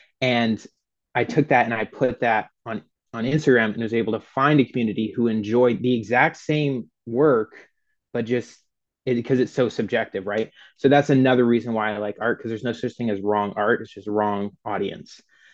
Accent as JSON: {"language": "English", "town": "London", "region": "Ontario", "country": "Canada", "tie": "born or raised there", "also_born_or_lived": "Nashville", "said": "I was born in Nashville, but raised in London, Ontario, which is where I am now."}